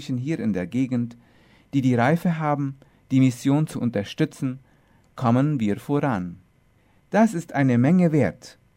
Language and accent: German; Luque, Central, Paraguay; moved away as an adult; Geboren und aufgewachsen bin ich in der Stadt Luque. Ich war dort, bis ich 18 Jahre alt war.